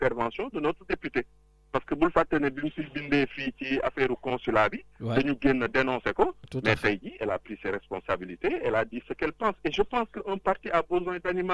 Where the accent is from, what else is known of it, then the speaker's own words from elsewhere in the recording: Senegal; nous ñaan yalla ñun en tant que Sénégalais